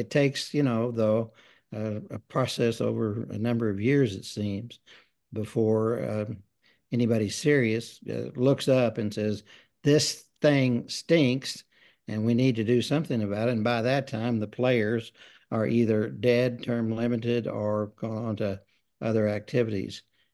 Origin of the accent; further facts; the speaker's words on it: United States; I'm from Cleveland County.